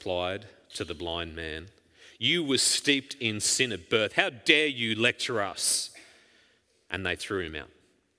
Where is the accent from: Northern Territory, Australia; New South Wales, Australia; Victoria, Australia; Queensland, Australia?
Queensland, Australia; For much of my childhood and adolescence, I grew up in the Darling Downs west of Brisbane, which is largely a horticultural and agricultural area.